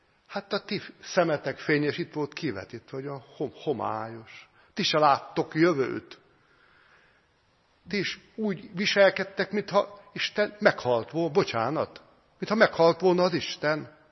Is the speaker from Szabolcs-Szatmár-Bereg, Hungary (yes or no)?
yes; Szabolcs-Szatmár-Bereg, Hungary; born there; Szatmár megyében élt, ahol én is születtem